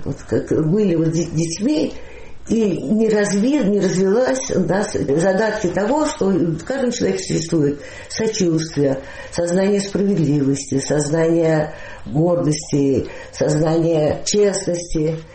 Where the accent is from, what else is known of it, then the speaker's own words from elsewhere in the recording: Moscow, Russia; В 43-м году я родилась, и так в Москве и осталась.